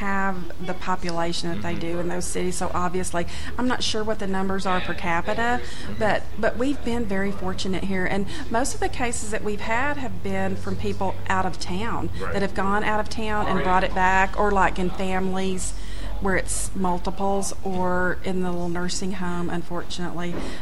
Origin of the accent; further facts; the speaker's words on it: Tennessee, United States; moved away as an adult; also born or lived in San Angelo; Well, I actually grew up in Tennessee, but I moved out here as a young adult to go to college. So I was in San Angelo for a lot of years, and then I moved here about 6 years ago.